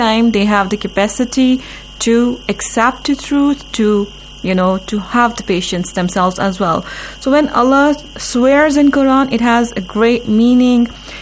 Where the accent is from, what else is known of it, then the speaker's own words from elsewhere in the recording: Jammu and Kashmir, India; I'm from Indian Administrative Kashmir.